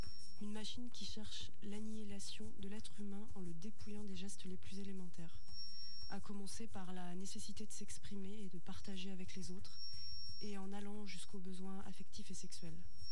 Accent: Barcelona, Catalonia, Spain; Je me suis impliquée depuis toute jeune dans les mouvements libertaires et autonomes de Barcelone, ma ville natale.

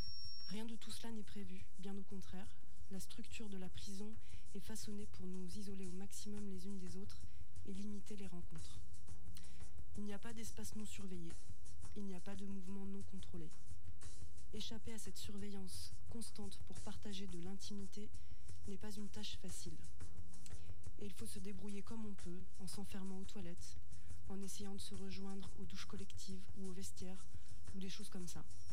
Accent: Barcelona, Catalonia, Spain; Je me suis impliquée depuis toute jeune dans les mouvements libertaires et autonomes de Barcelone, ma ville natale.

